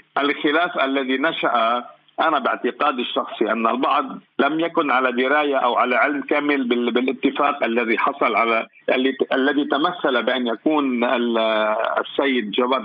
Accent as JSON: {"language": "Arabic", "country": "Lebanon", "said": "نحن كلبنانيين يعني أمام الأزمة الحاصلة، الأزمة الحكومية الحاصلة"}